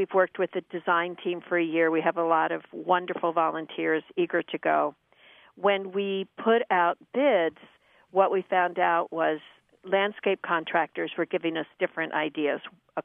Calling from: Philadelphia, Pennsylvania, United States; I'm calling from Frankfurt Friends School in the Frankfurt section of Philadelphia.

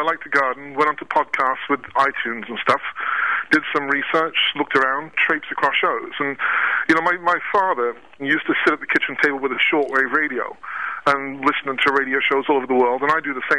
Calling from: Brussels, Brussels-Capital Region, Belgium; Well, I'm calling from Brussels in Belgium, which is basically the country north of France, south of Holland.

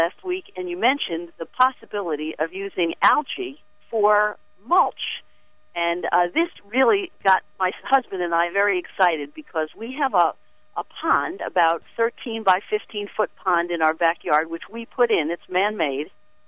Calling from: Harleysville, Pennsylvania, United States; I'm calling from Harleysville, Pennsylvania.

